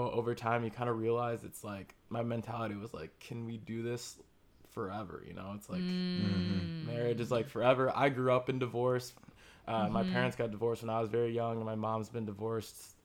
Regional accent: Illinois, United States; Oh, so like the Midwest part of the country. So, like, I'm from Illinois.

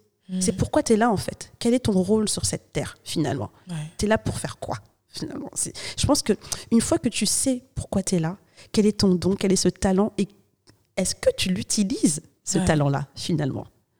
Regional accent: Normandy, France; also born or lived in Kinshasa; Donc je suis née à Kinshasa, mais je suis arrivée à l'âge de pratiquement 2 ans ici en France. Mmh. Et j'ai grandi en Normandie, dans une petite commune de la région rouennaise.

